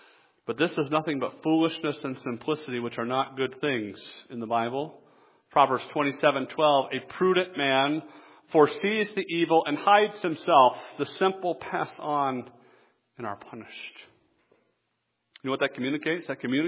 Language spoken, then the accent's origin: English; the South, United States; I'm from the South originally, and so when we got snow in the South, it was like that much.